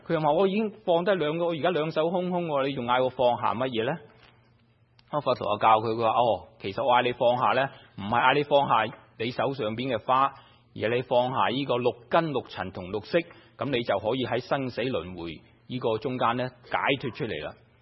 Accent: Guangdong, China; 好像我們廣東人呢都經常說

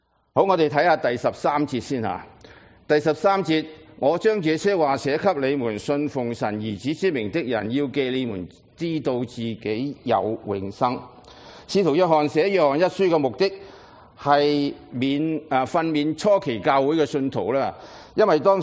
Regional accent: Hong Kong; 大約在六七十年前，我在香港長大的時候，

